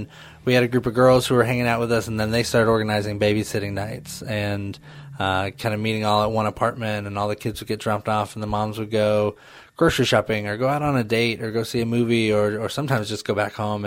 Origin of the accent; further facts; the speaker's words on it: Arkansas, United States; Yeah, so I'm not from here. I grew up in Arkansas. That's home.